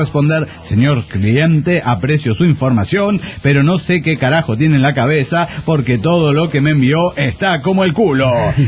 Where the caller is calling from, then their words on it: Panama; de Panamá.